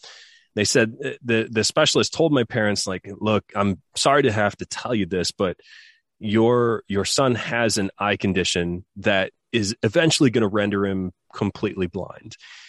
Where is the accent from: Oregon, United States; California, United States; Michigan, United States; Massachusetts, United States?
Michigan, United States; I was born on in a small rural town in Southwest Michigan. I grew up in Michigan in the U.S. and grew up on a farm